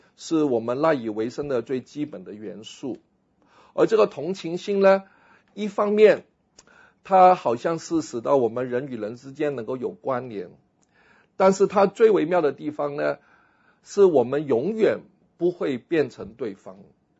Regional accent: Singapore; 我们新加坡人好客，我们帮助游客使他们多点消费

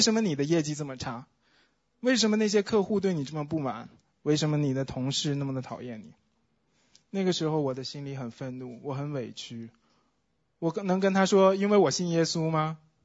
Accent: China; 我说主啊，我是大陆人，我们从小就被训练成为一个竞争者

